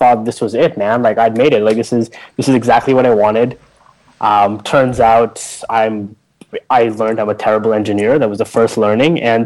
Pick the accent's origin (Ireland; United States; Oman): Oman; Muscat; I grew up in Muscat, Oman.